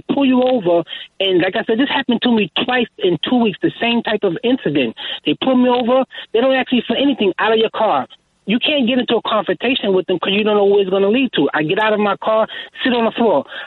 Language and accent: English; Brooklyn, New York, United States; I'm a young black man, and I'm from Brooklyn, a area called Brownsville. And I work for the city.